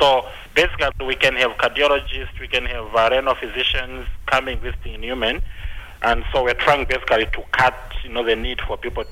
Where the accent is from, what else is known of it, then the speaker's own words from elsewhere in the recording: Zambia; moved away as an adult; now in Australia; Originally come from Zambia.